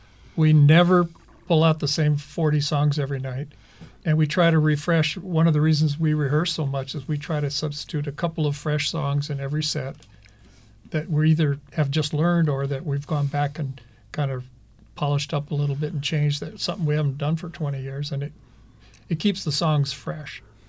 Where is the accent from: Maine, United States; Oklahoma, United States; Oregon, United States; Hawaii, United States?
Hawaii, United States; Because I was born and raised in the Hawaiian Islands.